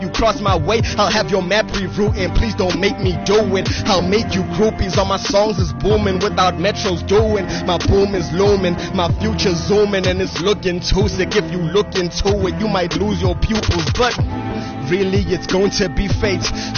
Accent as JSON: {"language": "English", "region": "Oslo", "country": "Norway", "tie": "born or raised there", "said": "I made this at 1 a.m. in my hometown. Oslo, so without any further ado."}